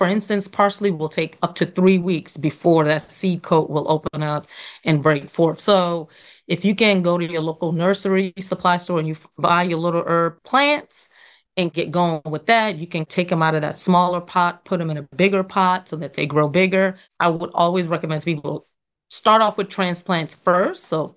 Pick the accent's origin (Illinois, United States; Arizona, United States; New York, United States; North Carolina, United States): New York, United States; even being born and raised in New York, I just knew I wanted to have for myself at some point.